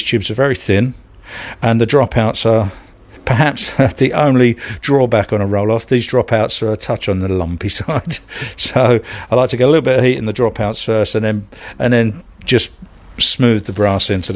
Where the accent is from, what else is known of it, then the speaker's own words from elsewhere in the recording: Bermondsey, London, United Kingdom; So we moved from Bermondsey, where I was born and grew up, to Kensington.